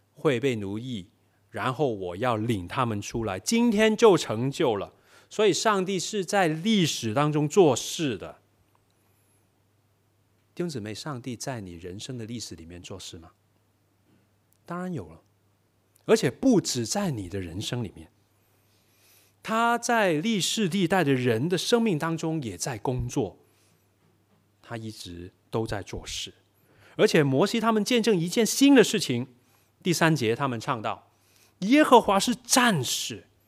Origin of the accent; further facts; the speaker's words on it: Guangdong, China; 这里呢，其实是呢那种我们广东人叫做食字啊